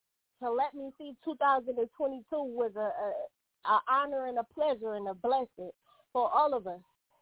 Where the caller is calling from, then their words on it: Detroit, Michigan, United States; I'm calling from Detroit, Michigan, and earlier you was my Uber driver.